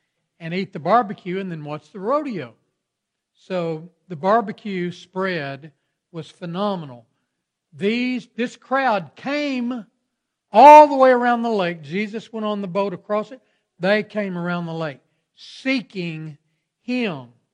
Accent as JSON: {"language": "English", "region": "Texas", "country": "United States", "tie": "born or raised there", "said": "I always remember growing up in West Texas, and at 4th of July, they'd have a big barbecue on the town square"}